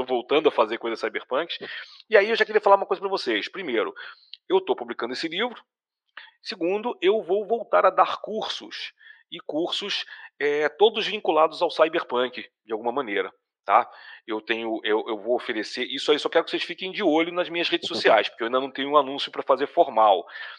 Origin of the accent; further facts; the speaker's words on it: Rio de Janeiro, Brazil; now in São Paulo, Brazil; Mas eu, como eu moro em São Paulo e sou carioca